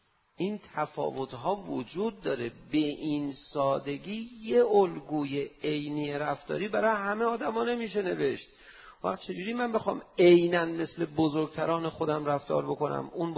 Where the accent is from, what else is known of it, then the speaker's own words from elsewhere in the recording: Iran; فهمید من ایرانی هستم و به اصطلاح شیعه هستم